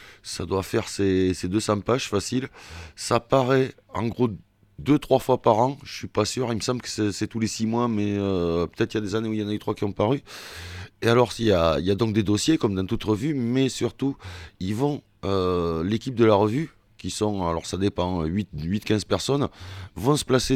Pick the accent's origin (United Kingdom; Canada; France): United Kingdom; accent: British; Je m'excuse d'avance pour mon accent britannique.